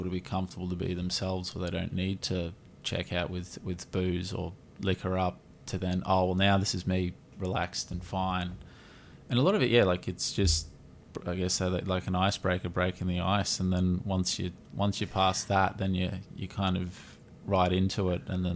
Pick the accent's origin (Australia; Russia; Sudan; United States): Australia; Maybe that just speaks for being Australian.